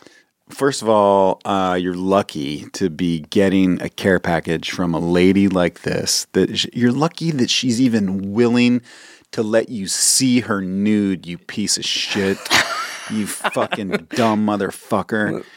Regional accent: Alexandria, Virginia, United States; born there; Oh, I was born in Alexandria Hospital.

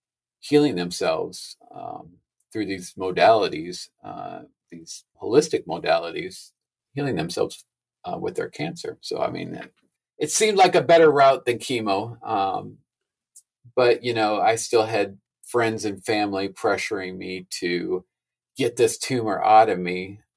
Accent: the Carolinas, United States; also born or lived in Illinois; I grew up actually, I spent most of my teenage and years in North and South Carolina. I was born in Illinois, though, moved to the Carolinas probably around the age of 10.

